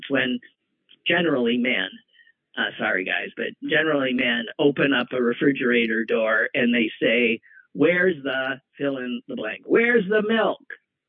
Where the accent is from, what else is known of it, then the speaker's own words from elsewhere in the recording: Wisconsin, United States; My brother and I were talking about how I guess the fact that we grew up in Wisconsin, that snow is just this marvel.